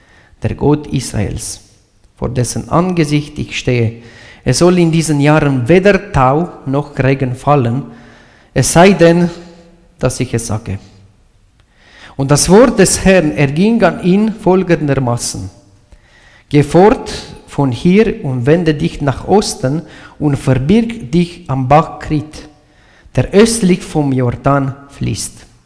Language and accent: German; Transylvania, Romania; accent: Romanian; German is a second language; now in Switzerland; ich komme aus Rumänien, aus Siebenbürgen. 2016 bin ich in die Schweiz ausgewandert und hier musste ich noch die Sprache lernen. Und ich hoffe, dass ihr als Gemeinde meinen rumänischen Akzent heute versteht.